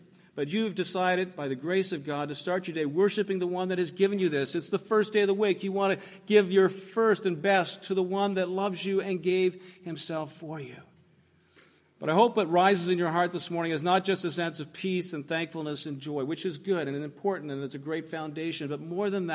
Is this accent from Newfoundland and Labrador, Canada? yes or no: no; Ottawa, Ontario, Canada; the Anglican church I grew up in Ottawa